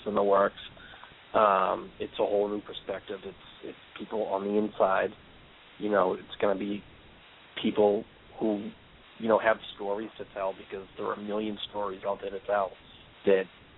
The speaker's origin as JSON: {"language": "English", "town": "Dorchester", "region": "Massachusetts", "country": "United States", "said": "I'm from Dorchester."}